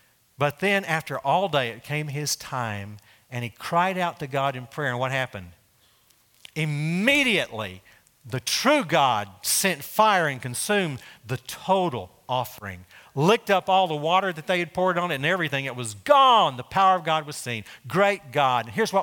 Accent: Texas, United States; I say Baal, it's probably Baal, but I'm from Texas, so Baal is how I say it, okay?

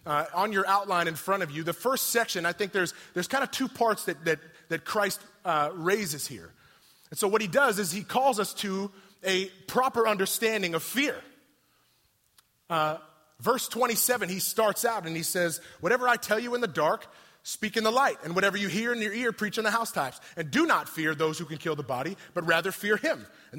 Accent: San Diego, California, United States; I grew up in the West Coast, San Diego, right?

